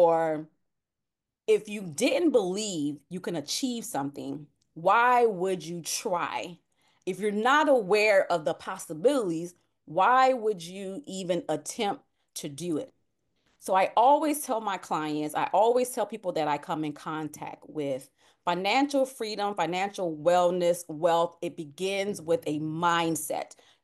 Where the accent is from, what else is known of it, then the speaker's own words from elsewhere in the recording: Savannah, Georgia, United States; Obviously, I started here in my hometown, which I always jokingly say Savannah is a country city. It's very country, very small town mindset.